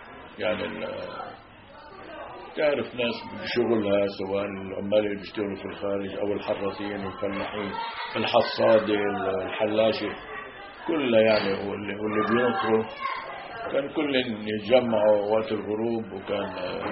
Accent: Kuwaikat, Palestine; also born or lived in Lebanon / Jordan; قلت لهم انا من كوكات.

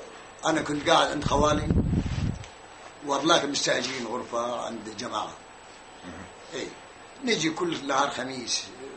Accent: Butayha, Quneitra Governorate, Syria; من البطيحة سوري.

